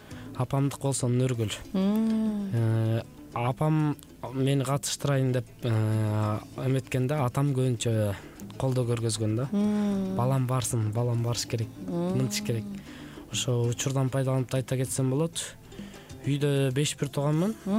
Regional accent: Darkhan, Issyk-Kul Region, Kyrgyzstan; мен Дархандан болом, Чете өз район Дархан айылынан болом. Дархан айылыбызда эки мектеп бар.

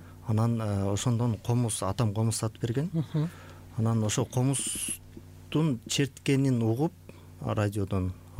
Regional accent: Kazarman, Naryn Region, Kyrgyzstan; Мен өзүм Тогуз Сыра районунун Казарман шаарчасында туулгам. Ал жакта мен балалыгым чоң апамдын колунда, чоң апам чоңойту өстүрдү.

